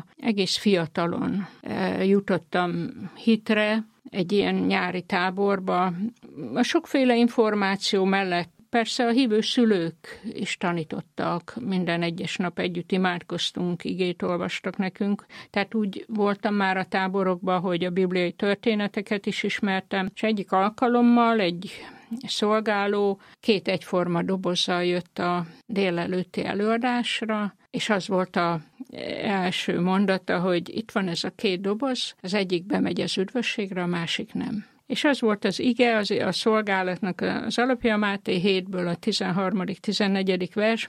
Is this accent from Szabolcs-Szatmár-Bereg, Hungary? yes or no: yes; Bokortanya, Szabolcs-Szatmár-Bereg, Hungary; Szabolcsi Bokortanyán nőttem fel, Nyíregyházától 17 kilométerre.